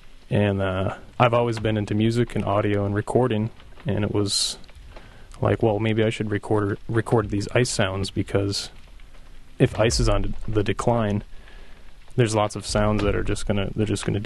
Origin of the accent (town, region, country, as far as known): Washburn, Wisconsin, United States; born or raised there